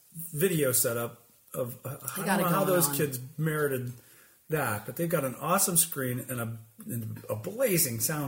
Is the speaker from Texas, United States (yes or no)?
no; Ohio, United States; Yeah, I'm from Ohio, and that's where it's from, hence the name.